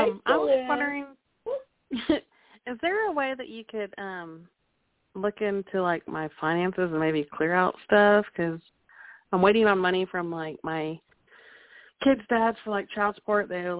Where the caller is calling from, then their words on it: Oklahoma, United States; Hey, Tony, it's … from Oklahoma.